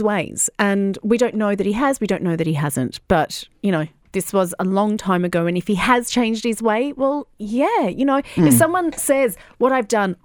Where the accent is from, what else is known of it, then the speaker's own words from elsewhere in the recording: Australia; I went, oh, from Australia.